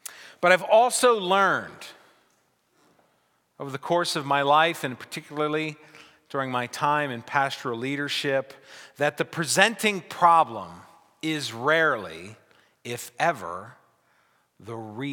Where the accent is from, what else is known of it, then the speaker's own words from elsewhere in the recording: Ireland; You'll have to forgive me. I'm an Irishman.